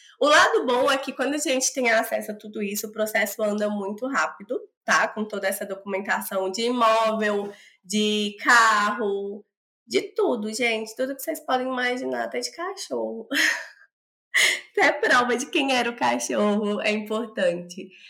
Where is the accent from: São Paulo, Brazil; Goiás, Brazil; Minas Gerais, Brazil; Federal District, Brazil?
Federal District, Brazil; Brasília; eu e o Felipe somos de Brasília